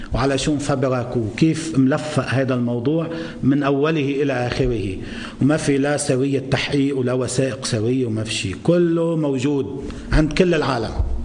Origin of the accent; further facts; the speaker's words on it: Lebanon; نحن كلبنانيين